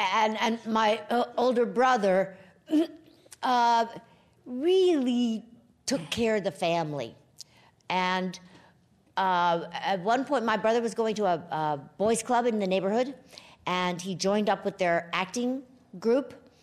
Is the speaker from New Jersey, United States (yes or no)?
no; New York City, New York, United States; I grew up in New York City. We were very poor.